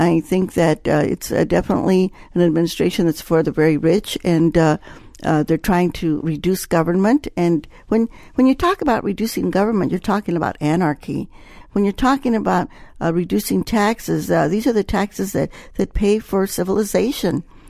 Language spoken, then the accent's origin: English; New Mexico, United States; born there; You know, I was born in New Mexico. My grandparents were born in New Mexico, and they were bilingual. My mother and father were bilingual. I grew up as a bilingual child.